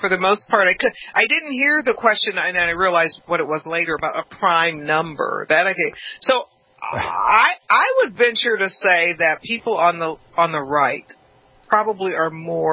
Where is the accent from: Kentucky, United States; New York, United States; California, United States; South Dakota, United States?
California, United States; Venice Beach; I grew up in Venice Beach